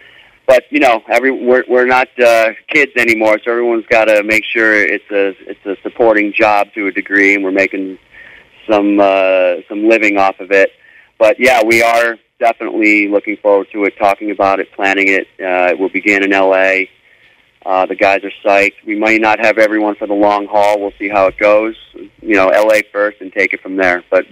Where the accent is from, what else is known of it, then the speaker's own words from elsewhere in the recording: New York, United States; also born or lived in Los Angeles; I'm from New York, and I went to L.A., like I said, pretty much right out of high school, did the band thing, love it out there, still do, always like going back.